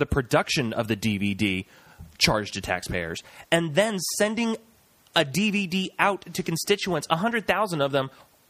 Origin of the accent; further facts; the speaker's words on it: Indiana, United States; As a native Hoosier, Mark as a native Hoosier, me as a native Hoosier